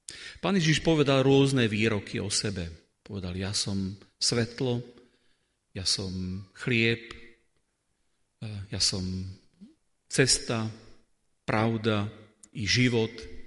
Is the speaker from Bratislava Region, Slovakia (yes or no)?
yes; Bratislava, Bratislava Region, Slovakia; ja si pamätám ešte z detstva alebo z mladosti, keď sa vyrastal som v Bratislave